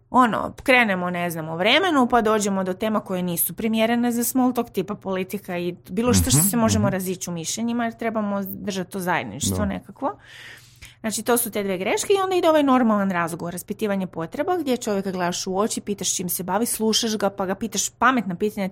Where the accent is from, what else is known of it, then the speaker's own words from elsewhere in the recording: Zagreb, City of Zagreb, Croatia; ja sam iz Zagreba